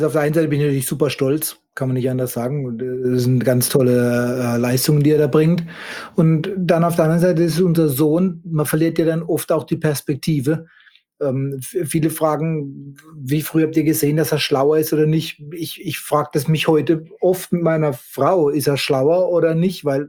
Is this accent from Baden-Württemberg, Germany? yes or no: yes; Baden-Württemberg, Germany; now in United States; Badener. Wir sind Badener.